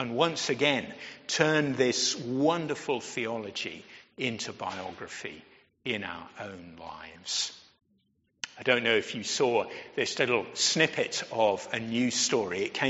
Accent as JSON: {"language": "English", "region": "Yorkshire and the Humber", "country": "United Kingdom", "said": "It might have picked up that I'm from Yorkshire, and so it gives me sort of special interest stories."}